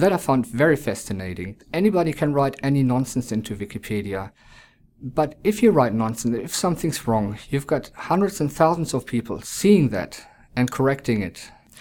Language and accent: English; Germany; I'm from Germany.